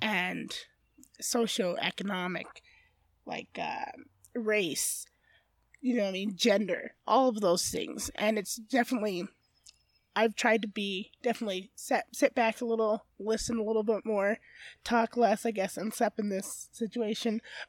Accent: Utah, United States; also born or lived in New York; I was born in New York. But, I mean, I'm a Utah girl. I've been here for forever.

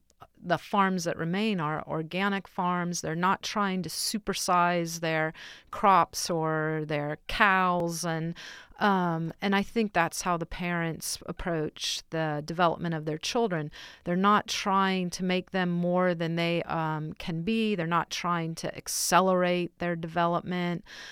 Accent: Santa Clara, California, United States; I mean, obviously I was not going to become a ski jumper growing up in Santa Clara.

